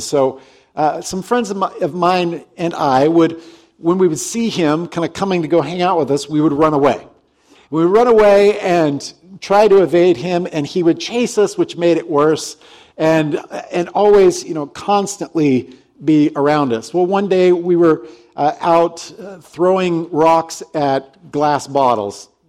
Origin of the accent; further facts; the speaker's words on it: Alaska, United States; born there; I was born in Alaska, and so I'm a little bit crazy like that.